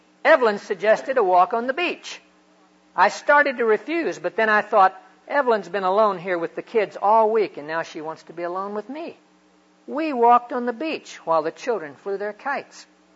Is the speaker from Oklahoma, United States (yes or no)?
yes; Hollis, Oklahoma, United States; See, I grew up out in Hollis, Oklahoma.